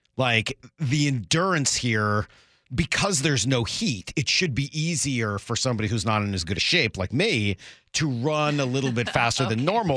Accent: Northeast, United States; Moore and I, of course, both growing up in the Northeast, and we have moved, as you will notice, pretty far away from there because we do not like the cold.

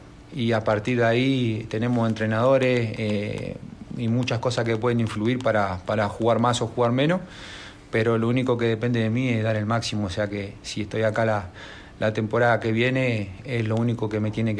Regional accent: Uruguay; yo creo que no solamente a mí como uruguayo

